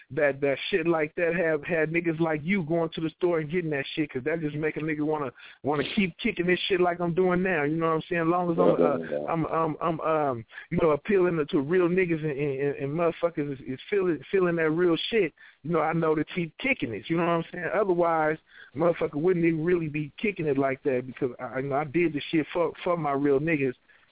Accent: Texas, United States; born there; I was born out in Texas.

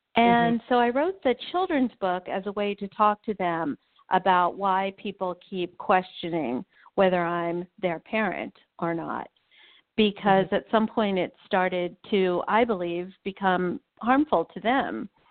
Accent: Maryland, United States; my parents were forbidden to marry in the my home state of Maryland in 1961

